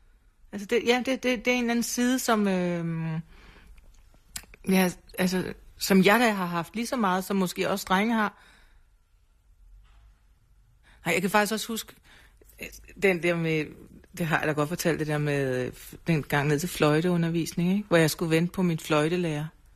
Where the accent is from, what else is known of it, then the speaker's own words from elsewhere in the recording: Græsted, Capital Region of Denmark, Denmark; på den anden side af Græsted, hvor jeg kommer fra